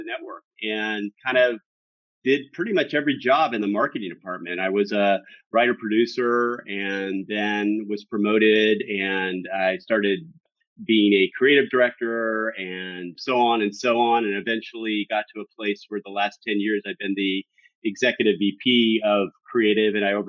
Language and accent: English; California, United States; I'm from California